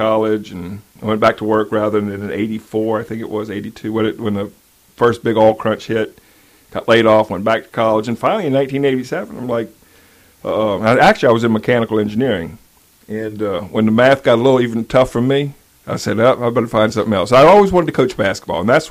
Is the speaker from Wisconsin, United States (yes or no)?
no; Franklin, Louisiana, United States; Well, I grew up in Franklin, Louisiana. Mom and dad and three brothers.